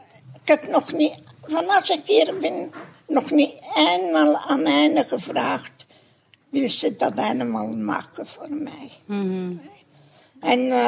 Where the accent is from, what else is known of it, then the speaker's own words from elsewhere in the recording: Heverlee, Flanders, Belgium; born there; En ik ben geboren, als je dat kennen, in Heverlee.